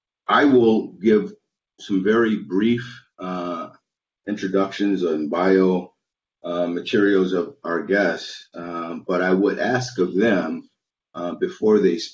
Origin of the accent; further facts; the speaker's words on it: Wisconsin, United States; So before we get into the questions, I do want to brag on my home state of Wisconsin.